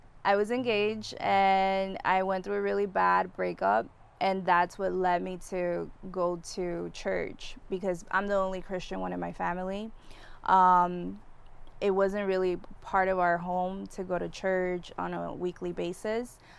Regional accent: Miami, Florida, United States; moved away as an adult; Drugs are like second nature, you know, so that's growing up in Miami.

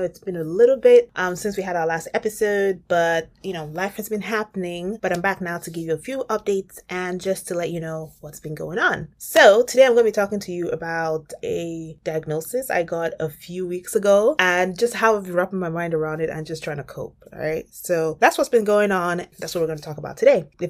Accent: Nigeria; as a Nigerian

